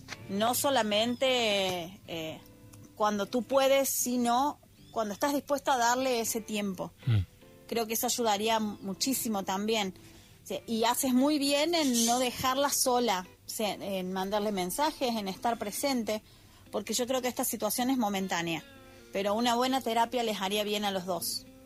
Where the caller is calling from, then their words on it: Argentina; desde Argentina